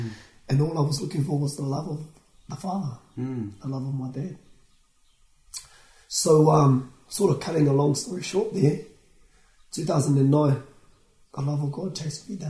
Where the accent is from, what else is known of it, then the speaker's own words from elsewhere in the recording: Hastings, Hawke's Bay, New Zealand; also born or lived in Whanganui; I hail from, I was brought up in Hastings, in Here Tonga, but I was born in Whanganui. So I was born on the west coast and raised in the east coast